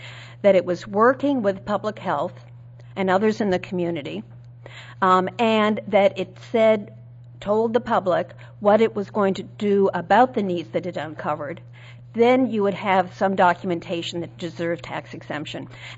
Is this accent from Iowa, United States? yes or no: no; Boston, Massachusetts, United States; but I do have something that Boston is my hometown, and something we would just never do in Boston